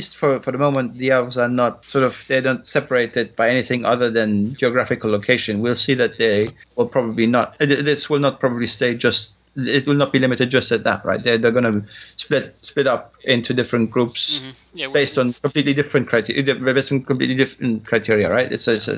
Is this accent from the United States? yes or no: no; Belgium; English is a second language; I'm actually from Belgium, so that's why.